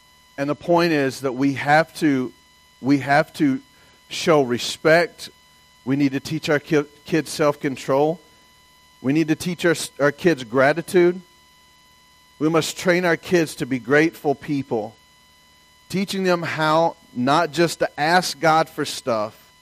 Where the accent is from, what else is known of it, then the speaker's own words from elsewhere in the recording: the South, United States; In the South, I was raised in the South, so if you didn't say yes, ma'am, or no, ma'am, you're getting in some trouble.